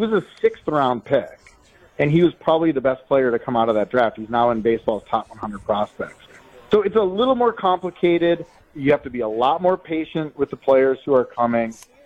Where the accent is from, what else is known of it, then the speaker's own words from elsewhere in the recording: New Berlin, Wisconsin, United States; I grew up in New Berlin